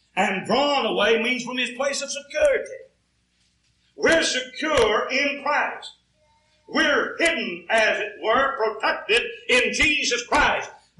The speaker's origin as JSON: {"language": "English", "region": "Kentucky", "country": "United States", "tie": "born or raised there", "said": "But I grew up in Eastern Kentucky, and times were hard back there."}